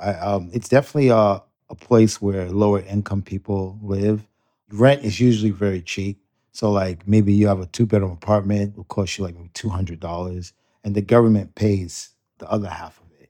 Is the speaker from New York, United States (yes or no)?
yes; Brooklyn, New York, United States; So far from that, I grew up in the projects, in Marble Projects of the Brooklyn.